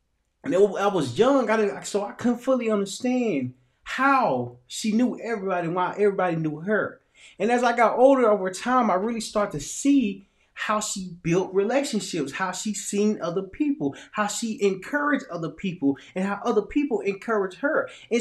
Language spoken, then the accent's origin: English; Little Rock, Arkansas, United States; So growing up in Little Rock, Arkansas, my mama, who was a single mother, raised three boys by herself.